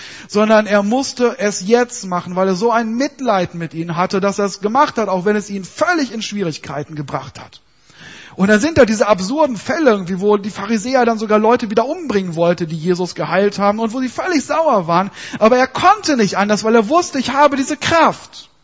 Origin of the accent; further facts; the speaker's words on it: North Rhine-Westphalia, Germany; das sagt man so bei uns im Ruhrgebiet.